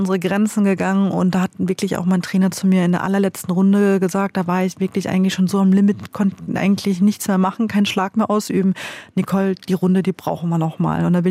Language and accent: German; Germany; now in Austria; ich darf in Österreich nicht wählen. Ich bin Deutsche.